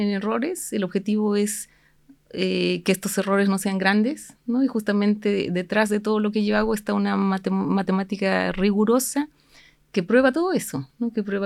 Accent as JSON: {"language": "Spanish", "country": "Bolivia", "tie": "born or raised there", "said": "nací, soy originaria de Bolivia, donde estudié ingeniería matemática en la Universidad de San Simón, en Cochabamba."}